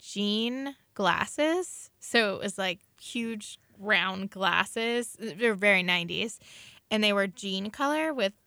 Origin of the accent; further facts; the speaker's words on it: Erie, Pennsylvania, United States; I grew up in Erie, never been to Tall Ships, and still thought it was really cool.